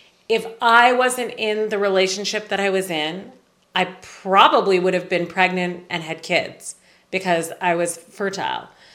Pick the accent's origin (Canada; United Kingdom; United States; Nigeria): Canada; You know, taxes are high. I'm Canadian.